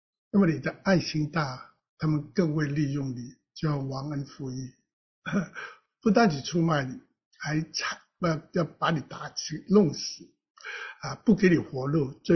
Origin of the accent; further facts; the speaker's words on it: Hong Kong; 我是香港人，香港是个功利主义，然后我们香港是崇拜有能者居之啊